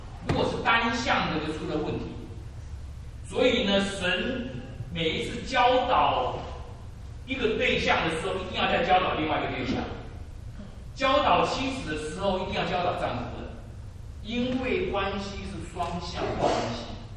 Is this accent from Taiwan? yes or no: yes; Taiwan